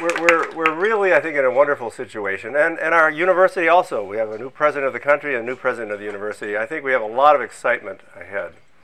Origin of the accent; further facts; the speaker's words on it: Minnesota, United States; I grew up out in Minnesota. My parents were both the offspring of the Norwegian farming people from western Minnesota, eastern South Dakota, and grew up with the idea that science was fun.